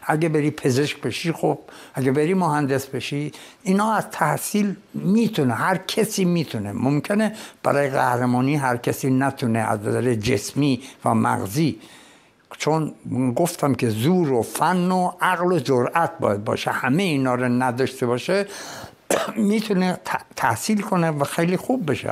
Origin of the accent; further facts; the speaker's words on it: Iran; من اهل ایرانم، من اونجا بزرگ شدم، حامل پرچمش بودم تو میادین بزرگ جهان